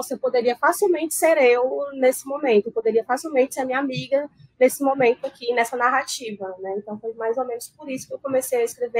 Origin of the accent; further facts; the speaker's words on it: Northeast Region, Brazil; a gente é nordestina, a gente é LGBTQIAPN+